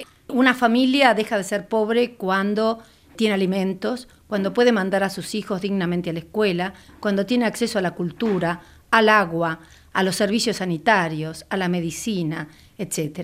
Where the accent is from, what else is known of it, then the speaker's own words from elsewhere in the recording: Argentina; La reducción de la pobreza en mi país, en la Argentina